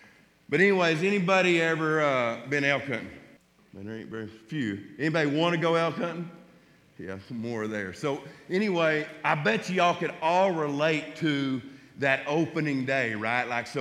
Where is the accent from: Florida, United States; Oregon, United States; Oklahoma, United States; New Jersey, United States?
Oklahoma, United States; I grew up in Oklahoma, as he said. I have a wife and two kids that are my life.